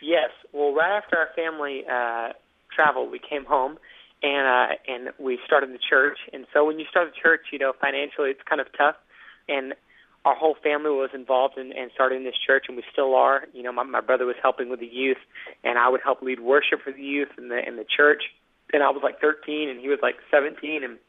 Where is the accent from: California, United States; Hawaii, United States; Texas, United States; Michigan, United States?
Texas, United States; Baytown; because I'm from the South. I'm from Baytown, Texas, and so we listen to a lot of southern gospel.